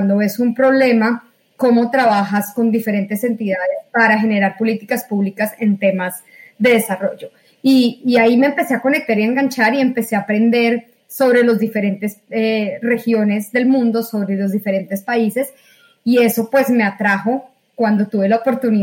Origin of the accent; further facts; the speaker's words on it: Colombia; moved away; yo creo que mi pasión empezó cuando estaba en mi país, cuando estaba en Colombia hace ya 17 años. Dejé Colombia físicamente, pero nunca en mi corazón y en mi mente